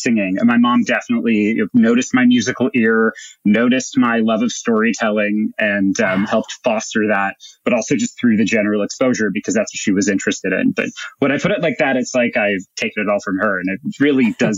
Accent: Toronto, Ontario, Canada; So when I was growing up in Toronto, my mom would take me and my little brother to school.

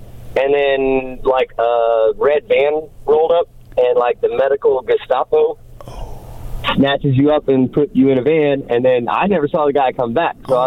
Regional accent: Oklahoma, United States; also born or lived in Charleston, United States; I'm originally from the Chickasaw Reservation in Oklahoma.

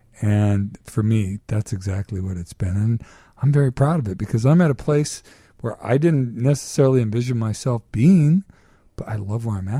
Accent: California, United States; They hated me there because I was from California.

